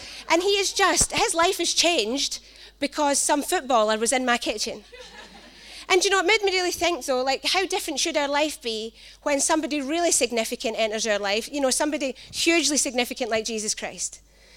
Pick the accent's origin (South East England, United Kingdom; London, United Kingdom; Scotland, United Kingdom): Scotland, United Kingdom; Glasgow; now in Newcastle, United Kingdom; he's got a little kind of funny accent with us because I'm from Glasgow.